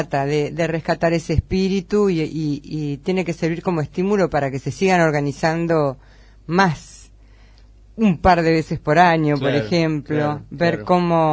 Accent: La Plata, Buenos Aires Province, Argentina; Yo lo veo mucho en Buenos Aires porque, bueno, yo en realidad soy de La Plata.

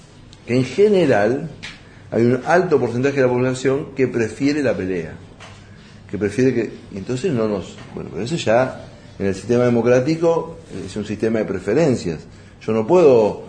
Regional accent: Buenos Aires, Argentina; born there; nací en el Gran Buenos Aires, soy bastante proindustrial

